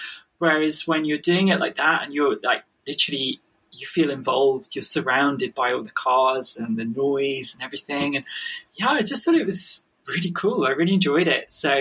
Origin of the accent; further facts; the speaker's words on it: Leicester, East Midlands, United Kingdom; accent: English; Yeah, England is cold and grey at the moment, but I guess having an English accent. People sometimes think I'm Australian when I've noticed that on YouTube comments, but I'm not. I'm English.